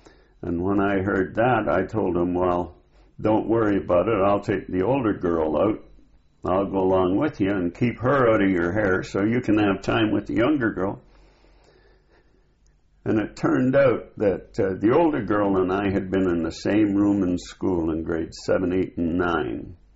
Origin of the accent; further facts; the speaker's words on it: Canada; But because we came from the same city, we came from Canada, we became very good friends.